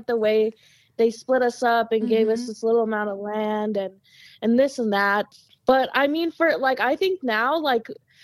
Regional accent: Fort Belknap Reservation, Montana, United States; I come from the reservation, so I guess I'm speaking from like reservation perspective. Mm-hmm. I'm from the Fort Belknap Reservation, so I guess this is just my experience.

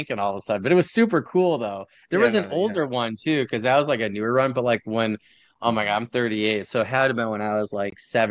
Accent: Michigan, United States; I'm from Michigan. I used to go to Michigan State

